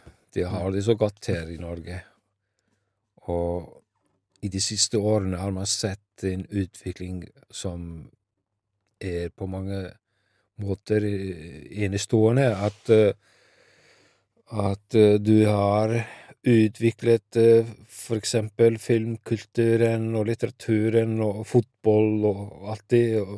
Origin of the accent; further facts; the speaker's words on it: Iceland; Swedish is a second language; så när jag växte upp I Island